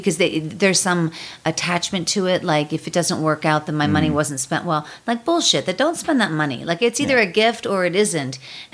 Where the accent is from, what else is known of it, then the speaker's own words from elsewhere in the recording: Pittsburgh, Pennsylvania, United States; And so she's from Pittsburgh. I'm from Pittsburgh.